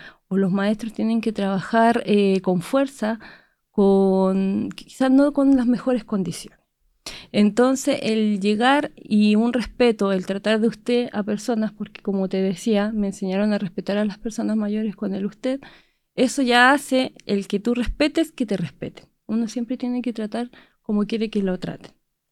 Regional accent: Angol, Araucanía, Chile; moved away as an adult; now in Osorno, Chile; Sí, yo soy de Angol, llegué el 2016 acá a Osorno

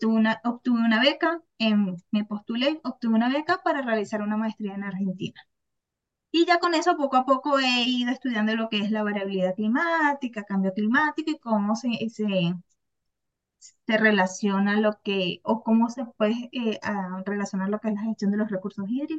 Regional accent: Venezuela; se veía en mi país, Venezuela, en cuarto año

